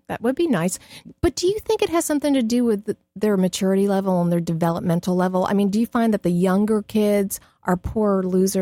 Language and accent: English; Florida, United States; I was raised by northern parents. I grew up in Florida, but it's still... We were northern, and we never said the ma'am and sir.